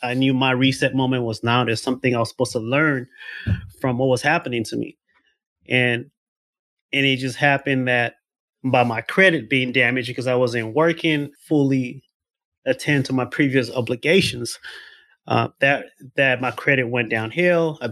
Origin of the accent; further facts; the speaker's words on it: Sierra Leone; moved away; I'm an immigrant from Sierra Leone, refugee from two wars. I truly should not be here.